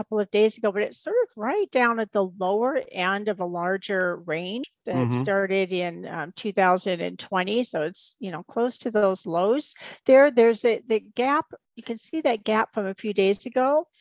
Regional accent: Seattle, Washington, United States; Yeah, I'm from the Seattle area.

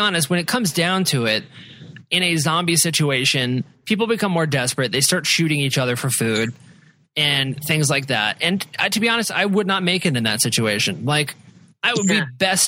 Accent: Missouri, United States; as a kid, when like growing up in Missouri where we had tornadoes

